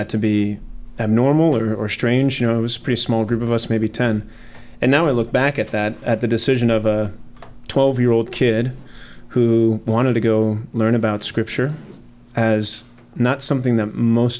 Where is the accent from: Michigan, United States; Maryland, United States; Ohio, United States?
Ohio, United States; Hudson; I grew up in Hudson, Ohio, member of St. Mary's Parish. All my family's from the East Coast. We moved out here when I was about 10 and settled there.